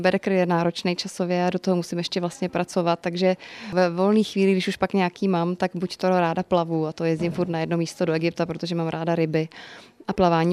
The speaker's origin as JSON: {"language": "Czech", "town": "Písek", "region": "South Bohemian Region", "country": "Czechia", "tie": "born or raised there", "said": "Narodila jsem se v Písku v jižních Čechách"}